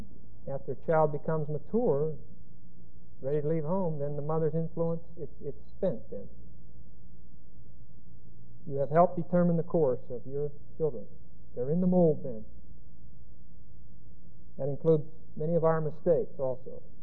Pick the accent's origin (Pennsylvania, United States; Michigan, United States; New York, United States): Pennsylvania, United States; when he found out that I was from Pennsylvania and that I liked to shoot pool